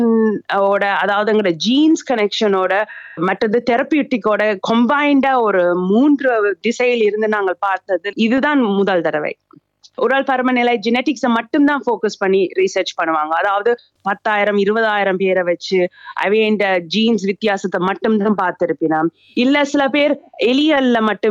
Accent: Singapore; also born or lived in Sri Lanka / Australia; நான் வந்து பிறந்தது ஸ்ரீலங்கால, ஆனா நான் அங்க வளரல, சிங்கப்பூர்லயும் மெல்பர்ன்லயும் தான் நான் பெரும்பாலும் வளர்ந்தேன்.

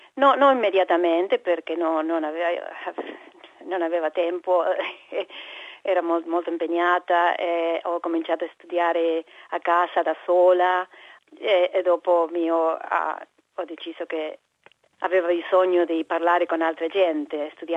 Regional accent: Comodoro Rivadavia, Chubut, Argentina; Italian is a second language; also born or lived in Rosario; now in Australia; Rosario. Ma sono cresciuta nel sud di Argentina, in Patagonia, in una città che si chiama Comodoro Rivadavia.

